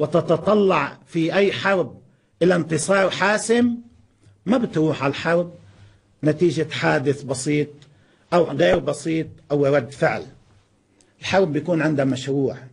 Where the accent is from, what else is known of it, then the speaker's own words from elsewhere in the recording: Lebanon; يعني نحن لبنانيين وشعوب المنطقة اللي عايشين هذا الكابوس اللي اسمه إسرائيل منذ عقود